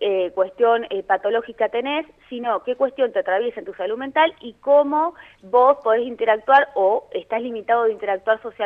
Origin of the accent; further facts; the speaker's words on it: Carmen de Patagones, Buenos Aires Province, Argentina; Nosotros, Caro, que crecimos en Patagones